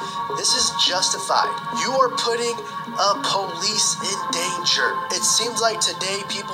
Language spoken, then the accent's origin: English; United States; because as an American, finally people are waking up to the truth.